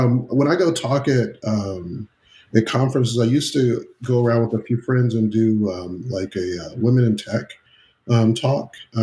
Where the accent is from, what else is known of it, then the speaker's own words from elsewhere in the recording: Dallas, Texas, United States; I come from Dallas, so I'm in a pretty high tech area and it's a lot of diversity here.